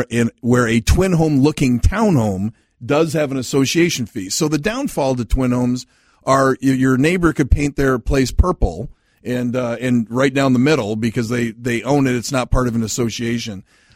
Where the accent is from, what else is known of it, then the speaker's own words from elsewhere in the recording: East Grand Forks, Minnesota, United States; I mean, all of us that grew up in the 70s, you know, I grew up in East Grand Forks